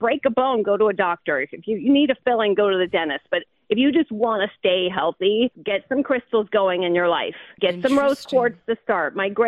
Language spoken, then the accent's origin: English; Brockport, New York, United States; Brockport, born and bred.